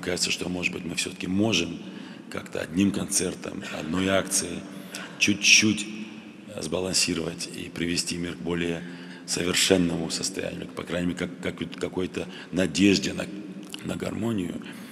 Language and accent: Russian; Vladikavkaz, North Ossetia–Alania, Russia; Я был недавно у себя на родине, в Владикавказе, и увидел, как моя республика